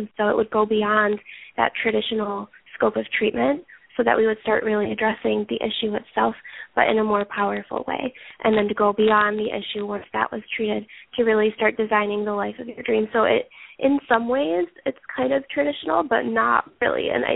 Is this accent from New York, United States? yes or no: yes; Buffalo, New York, United States; also born or lived in Syracuse; now in Hawaii, United States; And so it's much different than it was being from Syracuse and growing up in Buffalo. It's very snowy here.